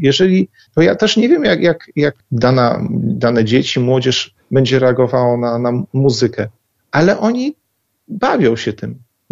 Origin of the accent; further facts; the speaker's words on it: Lublin Voivodeship, Poland; żeby ta moja mała ojczyzna, lubelszczyzna, żeby się chwaliła tym, co ma najlepsze